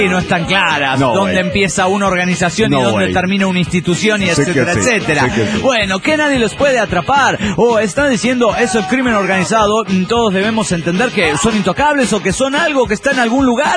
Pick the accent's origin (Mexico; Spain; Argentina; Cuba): Mexico; Coacalco, State of Mexico; de Coacalco.